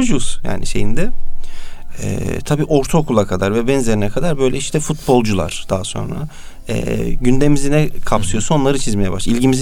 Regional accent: Istanbul, Turkey; Ben orada doğdum büyüdüm. Sabah okula giderken işte bardak şıngırtılarıyla giderdim.

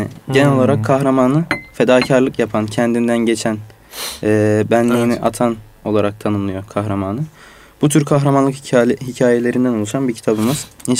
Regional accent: Adana, Turkey; Memleketim Adana, 96 doğumluyum.

